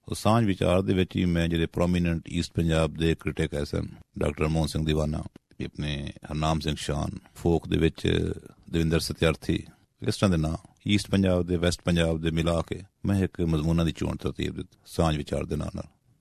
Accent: Pippal Butta, Punjab, Pakistan; ਮੈਂ ਜੀ ਆਪਣਾ ਚਨਾਹ ਦੇ ਕੰਡੇ ਉੱਤੇ ਇੱਕ ਪਿੰਡ ਪਿੱਪਲ ਬੁੱਟਾ, ਤਹਿਸੀਲ ਲਾਲੀਆਂ, ਜ਼ਿਲ੍ਹਾ ਚਨਿਓਟ ਦਾ ਜੰਮਪਲ ਹੈਗਾ।

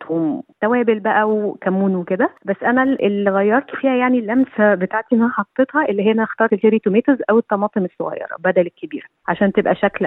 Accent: Egypt; عن طفولتي مثلا في مصر

